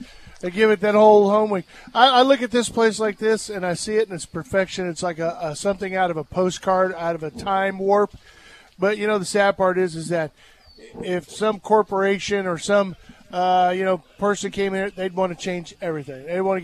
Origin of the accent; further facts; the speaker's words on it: Tomball, Texas, United States; The first time I walked into this place many years ago, it reminded me of an old grocery store I grew up with in Tomball, Texas.